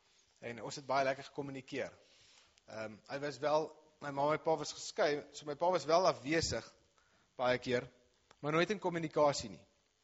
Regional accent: Malmesbury, Western Cape, South Africa; ek kom van Mamesbury af, maar vanoggend het ek van IJsselfontein afgekom, my skoonouers is daar

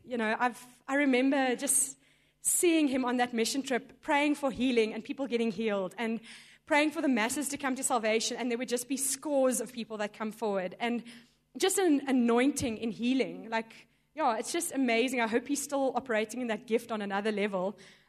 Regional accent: Johannesburg, Gauteng, South Africa; I come from Joburg. I'm working at a company called Deloitte, and I've been in Johannesburg for 2 years.

